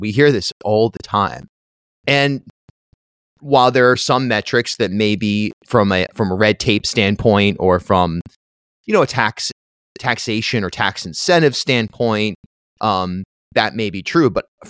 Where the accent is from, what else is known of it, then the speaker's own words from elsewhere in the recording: Charlestown, Rhode Island, United States; I grew up in Charlestown.